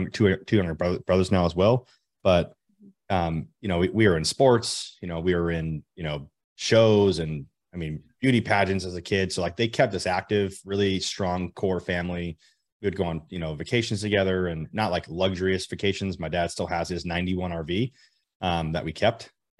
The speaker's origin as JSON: {"language": "English", "town": "Las Vegas", "region": "Nevada", "country": "United States", "tie": "born or raised there", "said": "I grew up in Las Vegas. I'm 30 years old today in 2022. I grew up in Las Vegas, you know, humble family, humble upbringing."}